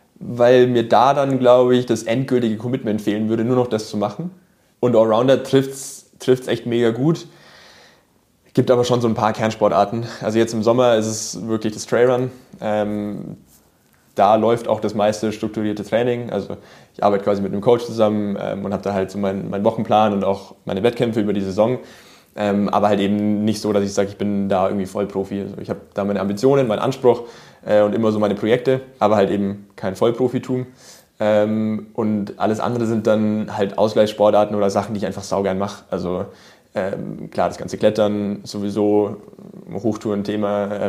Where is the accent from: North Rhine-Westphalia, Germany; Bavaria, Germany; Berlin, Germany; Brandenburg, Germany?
Bavaria, Germany; Nuremberg; accent: Franconian; Ich bin eigentlich ursprünglich Franke aus Nürnberg, genau. Mein rollendes R.